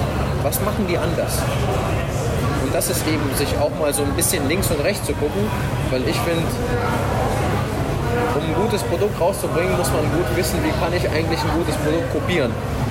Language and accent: German; Germany; Man hat eben auf dem Dorf hier in Deutschland hat man doch noch sehr... Also ich bin aus einer ganz kleinen Stadt, ich komme eben aus dem Dorf, wo kaum Leute wohnen.